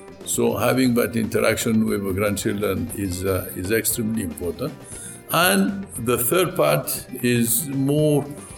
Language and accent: English; Niger; also born or lived in Canada / France; I was born in Niger, and I did my schooling in Niger, my university in Canada and France.